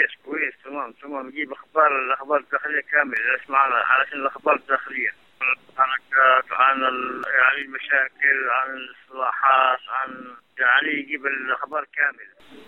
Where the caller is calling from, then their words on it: Taiz, Taiz Governorate, Yemen; من اليمن من تعز. لا أنا يمني.